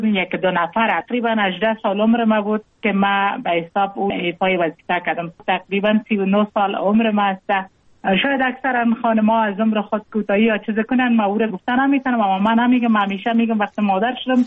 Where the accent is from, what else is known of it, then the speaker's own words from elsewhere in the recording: Jowzjan, Afghanistan; ما مکتب در ولایت جوزجان خواندیم، چون متولد ولایت جوزجان هستم. تحصیلات ما در ولایت ما به تمام رساندیم، با عروسی کردیم در ولایت لوگر